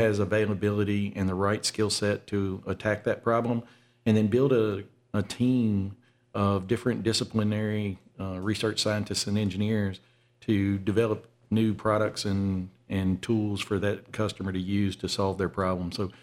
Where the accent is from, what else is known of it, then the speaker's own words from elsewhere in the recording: Vicksburg, Mississippi, United States; Well, my background, I'm from Vicksburg.